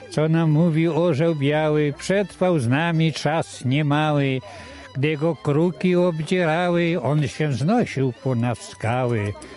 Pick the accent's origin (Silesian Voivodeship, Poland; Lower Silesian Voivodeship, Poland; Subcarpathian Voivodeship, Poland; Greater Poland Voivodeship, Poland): Subcarpathian Voivodeship, Poland; Wola Rusinowska; ja pochodzę z terenu Lasowiackiego, Wola Rusinowska, gmina Majdan Królewski